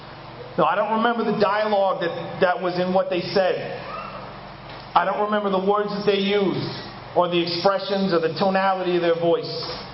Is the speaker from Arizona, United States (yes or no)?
no; Greenbelt, Maryland, United States; also born or lived in Washington, D.C.; I'm from Greenbelt, Maryland. It's this little shithole right outside of Washington, D.C., right inside the Capitol Beltway.